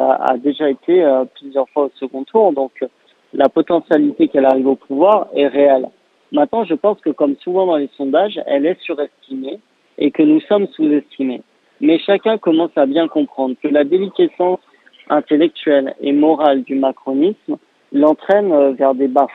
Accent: Toulouse, Occitanie, France; Moi-même, je suis Toulousain.

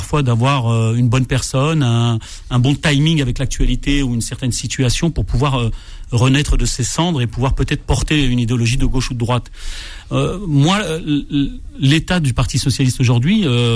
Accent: France; Je suis un Français lambda

